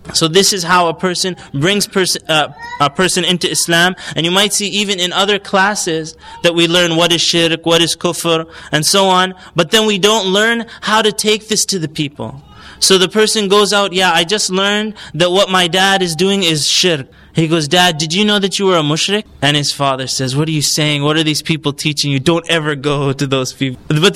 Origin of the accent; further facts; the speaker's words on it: Canada; And one thing that I've noticed growing up in Canada, North America, is that a lot of parents